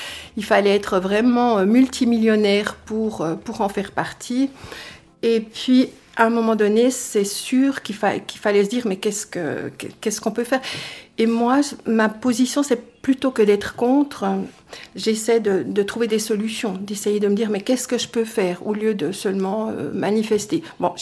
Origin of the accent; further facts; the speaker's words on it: Courgenay, Jura, Switzerland; Moi, de Courgenay. Mes parents avaient la laiterie fromagerie à Courgenay.